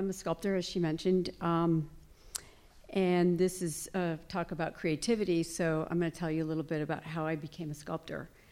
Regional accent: Detroit, Michigan, United States; The first one was I grew up in Detroit, which as you all know is the center of automobile manufacturing.

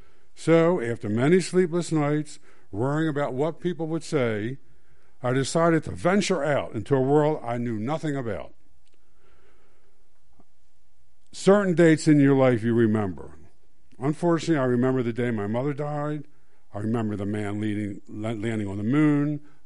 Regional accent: Pikesville, Maryland, United States; While growing up in Pikesville and attending Jewish day school, I thought the whole world was Jewish.

